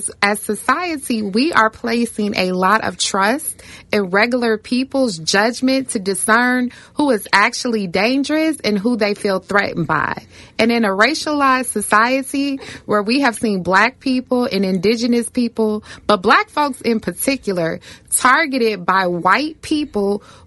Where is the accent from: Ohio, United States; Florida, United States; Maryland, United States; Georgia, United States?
Ohio, United States; Dayton; I'm from Dayton, so I say this with authority and passion.